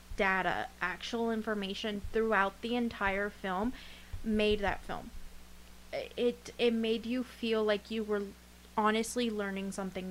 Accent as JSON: {"language": "English", "town": "Livingston", "region": "California", "country": "United States", "said": "I'm from California, and the area where I'm from, I'm not even going to tell you the city because you have no fucking clue where it is. It's between San Francisco and San Diego."}